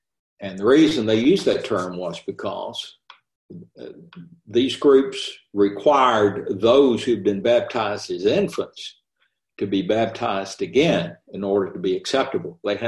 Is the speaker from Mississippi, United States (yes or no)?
no; Lawrenceburg, Tennessee, United States; When I grew up in Lawrenceburg, Tennessee, there was a Mennonite group, a community just out of town.